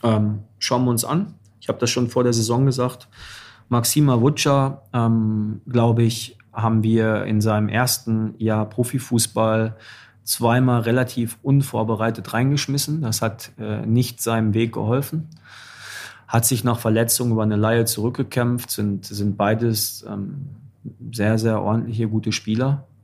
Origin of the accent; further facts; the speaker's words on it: Dortmund, North Rhine-Westphalia, Germany; jetzt bin ich als Dortmunder